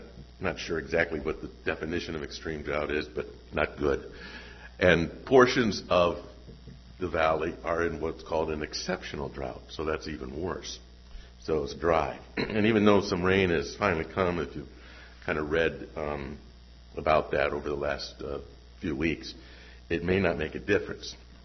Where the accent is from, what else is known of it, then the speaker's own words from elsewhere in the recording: California, United States; I grew up in Southern California, and January through March is the rainy season, which is just about ending right now.